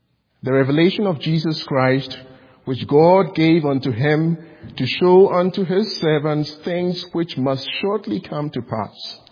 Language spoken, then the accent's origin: English; Ghana; As some of you may be aware of, I come from Ghana, West Africa. It's a very little country, actually.